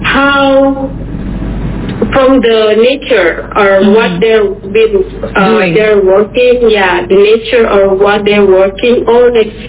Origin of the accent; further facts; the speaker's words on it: Sulawesi, Indonesia; now in Papua, Indonesia; in Papua, I'm originally from Sulawesi. Sadly, my grandfather or grandma, they never teach us how to speak in our language.